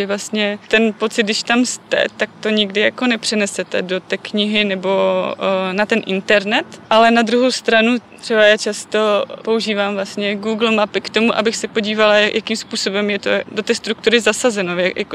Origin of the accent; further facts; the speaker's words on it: Kopřivnice, Moravian-Silesian Region, Czechia; Nebo pro mě, když pocházím od Kopřivnice, tak už je to velké město.